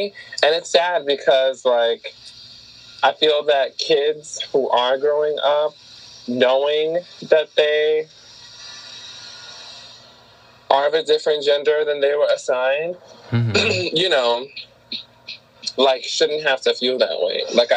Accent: New York City, New York, United States; Because growing up in New York City, it's like, trans people are not necessarily, like, foreign here.

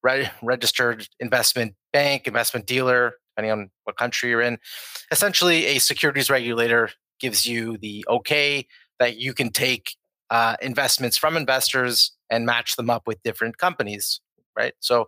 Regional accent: Toronto, Ontario, Canada; Yeah, I grew up in Toronto. I've been here most of my life, except now, over the past 2 weeks, I've been, living in Boca Raton in Florida.

